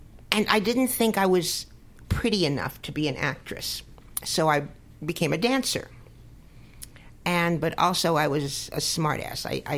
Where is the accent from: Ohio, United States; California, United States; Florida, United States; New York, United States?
New York, United States; Bronx; And you know, I'm from the Bronx. You know, if I have a battle, I'm ready for it